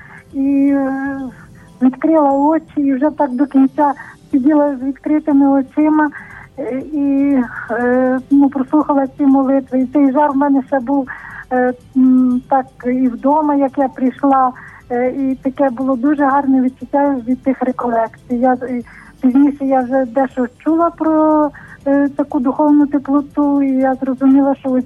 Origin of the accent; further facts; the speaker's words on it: Ternopil, Ternopil Oblast, Ukraine; я з Тернополя.